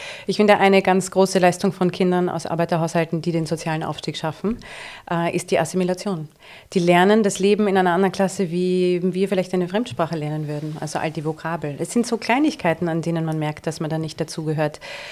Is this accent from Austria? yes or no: yes; Vienna, Austria; Deshalb hört man meiner Sprache nicht an, wo ich herkomme. Viele Menschen fragen mich, wo bist du denn eigentlich her, weil man auch in der dialektalen Färbung kaum hört, dass ich aus Wien bin. Ich werde auch oft gefragt, ob ich aus Deutschland bin.